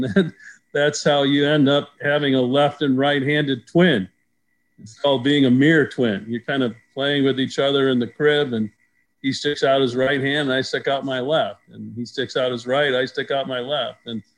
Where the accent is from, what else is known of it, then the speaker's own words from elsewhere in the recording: La Crosse, Wisconsin, United States; also born or lived in Onalaska; Tim and I growing up in La Crosse and Onalaska, Wisconsin, we played all the sports.